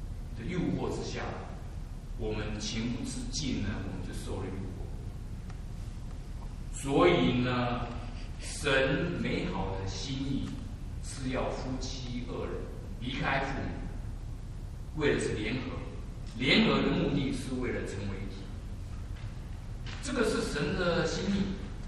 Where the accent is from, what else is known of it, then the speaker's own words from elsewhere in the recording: China; 所以有些我们中国人牧师呢，有些讲话要讲的不含蓄一点啊